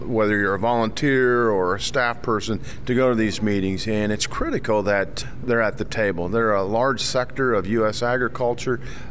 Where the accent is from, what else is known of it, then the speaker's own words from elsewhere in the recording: Carroll, Iowa, United States; I'm a farm boy, I grew up in the Midwest, Carroll, Iowa, family still on the farm raising corn and cattle and hogs and soybeans